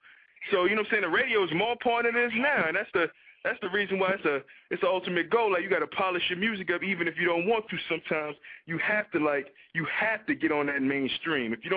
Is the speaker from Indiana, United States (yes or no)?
no; New York City, New York, United States; Like, I'm from New York City. New York City is lyrics.